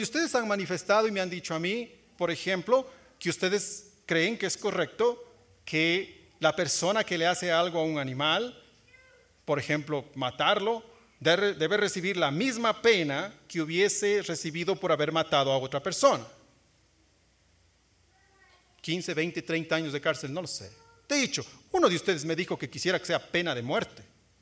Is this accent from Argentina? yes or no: no; Loja, Ecuador; porque soy de Loja, y en Loja comemos perro como si fuera mote.